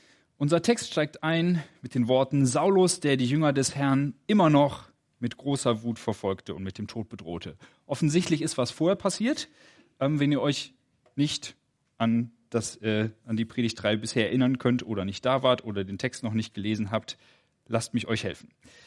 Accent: Wuppertal, North Rhine-Westphalia, Germany; born there; Ich bin 1989er Jahrgang im April geboren, also noch vor dem Mauerfall. Allerdings in Wuppertal in NRW

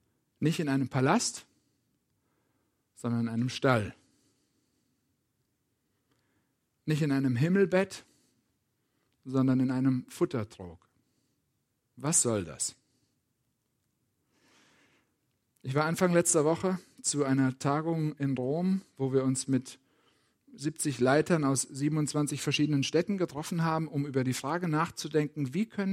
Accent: Potsdam, Brandenburg, Germany; kam ich mir als Potsdamer schon so ein bisschen vor wie Bethlehem. Klein und unbedeutend.

